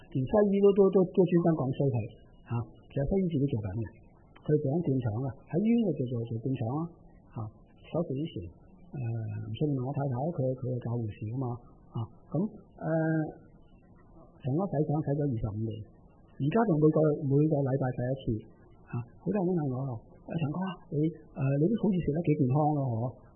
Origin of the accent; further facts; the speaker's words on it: Hong Kong; 我係香港人，香港人最講實際，平靚正快，即刻用到。